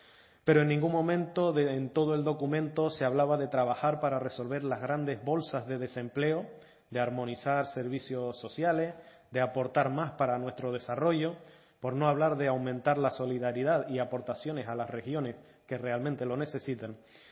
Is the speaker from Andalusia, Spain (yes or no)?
no; Canary Islands, Spain; como canarios saben que los canarios somos profundamente europeístas